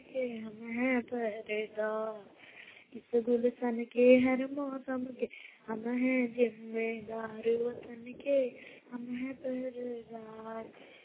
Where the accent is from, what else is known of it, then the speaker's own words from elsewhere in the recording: Jharkhand, India; मैं जोरी नावरी बोकारो के रहने वाला हूँ।